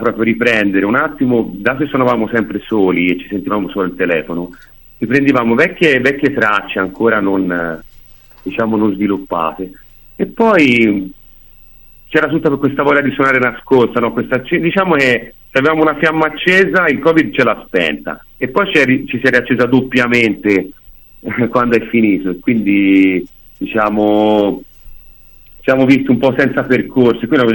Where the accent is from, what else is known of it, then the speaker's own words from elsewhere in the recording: Tuscany, Italy; Siamo diciamo di provincia, quindi tra Arezzo e Firenze, paesini piccoli.